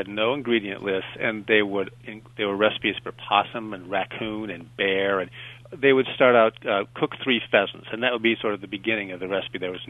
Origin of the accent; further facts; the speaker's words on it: Iowa, United States; I grew up in Iowa, in a small town in Iowa, and I came to college out east